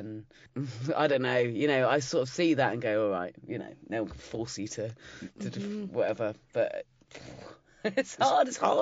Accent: South West England, United Kingdom; now in London, United Kingdom; I grew up in Dorset

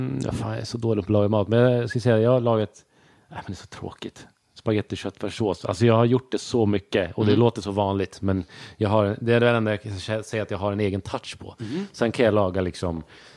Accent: Sweden; Jag tycker jag är uppväxt i Sverige. Jag känner inte att jag har så mycket brytning.

